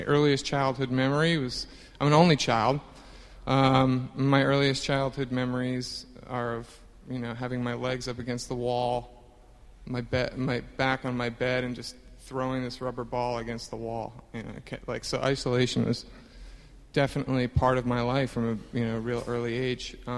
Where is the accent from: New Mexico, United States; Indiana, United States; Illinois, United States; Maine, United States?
Maine, United States; also born or lived in Denver, Colorado; And I was born in Denver, Colorado, and I was content to tell you until January 9th that I was born a mile high and I was never coming down. And so I grew up in Maine. My family is all from Midcoast